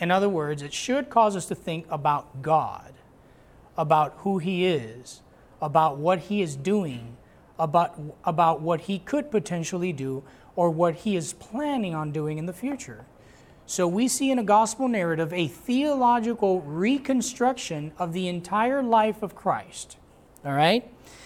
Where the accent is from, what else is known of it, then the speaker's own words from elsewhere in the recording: Puerto Rico; now in Dallas, United States; We are originally from Puerto Rico, came to Dallas because we went to Dallas Theological Seminary where I got my degree.